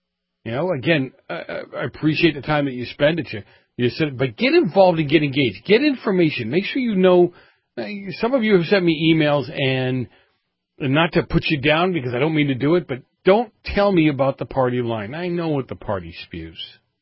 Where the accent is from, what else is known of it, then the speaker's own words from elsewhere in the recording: Massachusetts, United States; WSAR 1480 AM out of Fall River, Massachusetts, my home state.